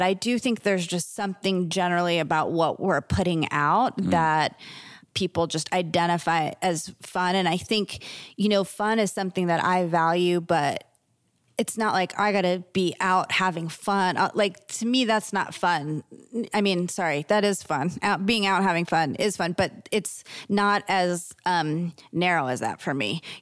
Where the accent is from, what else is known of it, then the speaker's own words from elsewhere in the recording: Florida, United States; because I'm from South Florida